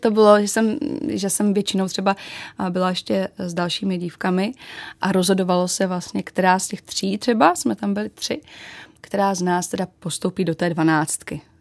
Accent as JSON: {"language": "Czech", "region": "Vysočina Region", "country": "Czechia", "said": "nejradši jsem u rodičů na Vysočině, odkud pocházím."}